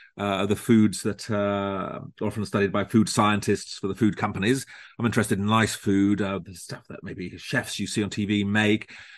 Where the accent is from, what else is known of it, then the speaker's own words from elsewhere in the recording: Leeds, Yorkshire and the Humber, United Kingdom; It's just a shame that, I'm from Leeds, so I'm not far from the rhubarb triangle. Maybe it's my regional route speaking